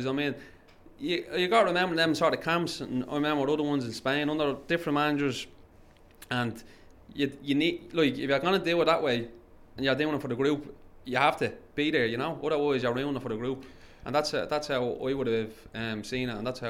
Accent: Dublin, Leinster, Ireland; I loved London, living there, and obviously I'm from Dublin

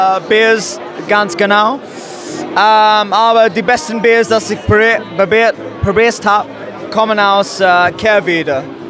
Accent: England, United Kingdom; German is a second language; Ich komme aus England.

